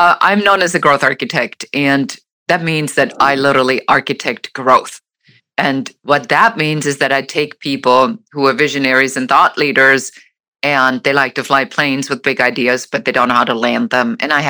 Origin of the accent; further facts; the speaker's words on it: Germany; Originally, I'm from Germany